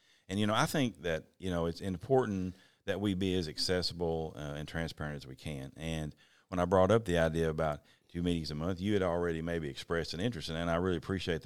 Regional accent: Beattyville, Kentucky, United States; Larry Stamper went down from my hometown, Beattyville, and played for Rupp.

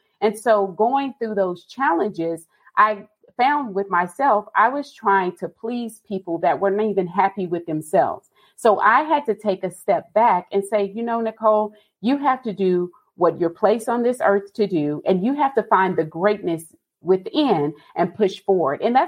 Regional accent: Austin, Texas, United States; Austin, Texas, the city where they say keep Austin weird. I am the youngest of six kids.

